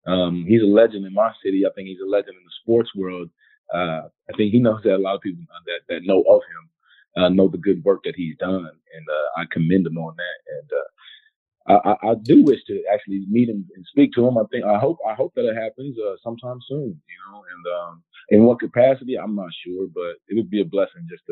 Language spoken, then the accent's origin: English; Houston, Texas, United States; I know I'm from Houston originally.